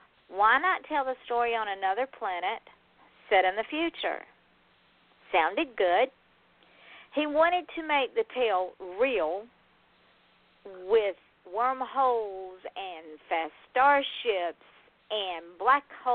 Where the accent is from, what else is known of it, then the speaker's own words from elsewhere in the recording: Georgia, United States; and I understand Southern because I'm from Georgia.